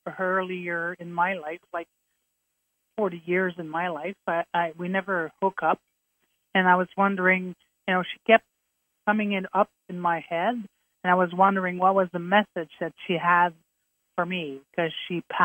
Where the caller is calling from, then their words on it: Montreal, Quebec, Canada; I'm from Canada, Montreal, Canada.